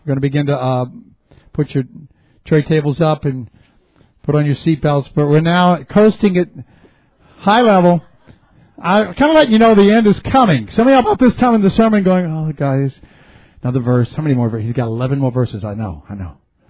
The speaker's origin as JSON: {"language": "English", "region": "Texas", "country": "United States", "said": "I'm from Texas."}